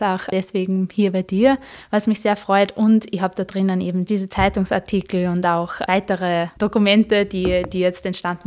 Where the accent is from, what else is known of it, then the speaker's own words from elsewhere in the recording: Schwertberg, Upper Austria, Austria; also ich komme aus Schwertberg